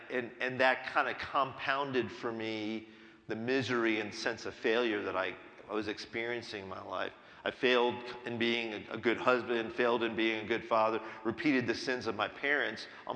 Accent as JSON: {"language": "English", "country": "India", "said": "for example, I'm Indian, the Indian community, it's not a problem. You know, our marriages are good in the Indian community."}